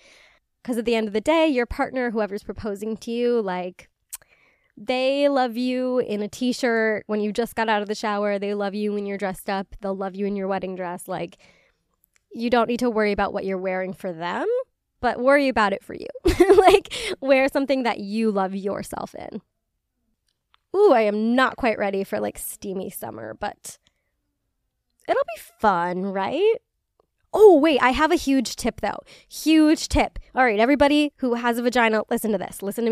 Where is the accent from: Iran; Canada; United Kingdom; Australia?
United Kingdom; I'm like Polish, I'm British. These are not climates that are cut out to be hot and humid.